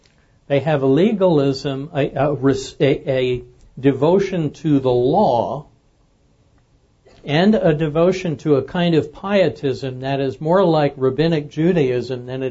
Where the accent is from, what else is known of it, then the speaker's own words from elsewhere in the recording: New York, United States; I grew up in, forgive me for this, I grew up in New York. And I grew up with mostly Catholics or Jews.